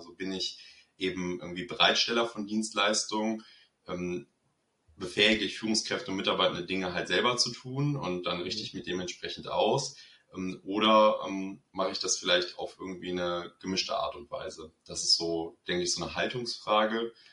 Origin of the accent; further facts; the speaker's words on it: Cologne, North Rhine-Westphalia, Germany; ich komme aus Köln, bin hier geboren, aufgewachsen, in einem kleinen Nebenort, aber beruflich und auch von der Ausbildung her hier immer verankert gewesen in der Stadt